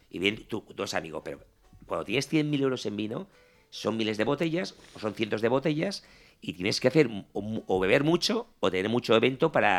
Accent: La Rioja, Spain; yo soy de Rioja, soy de Ribera y de ahí no lo saco.

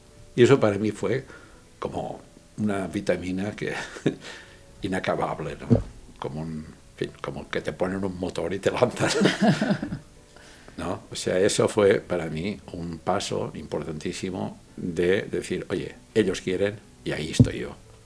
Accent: Pedreguer, Valencian Community, Spain; nosotros somos muy de Pedreguer y muy del pueblo y muy de la comarca de la Marina Alta y muy de Denia y muy, muy casados con aquella zona

